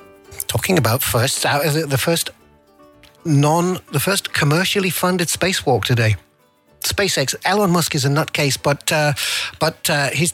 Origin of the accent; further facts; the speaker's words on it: England, United Kingdom; Now, because I'm English, I'm going to get your name wrong.